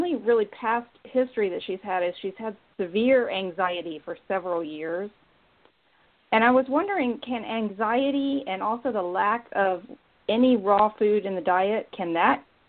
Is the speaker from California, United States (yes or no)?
no; Austin, Texas, United States; I'm from Austin, Texas.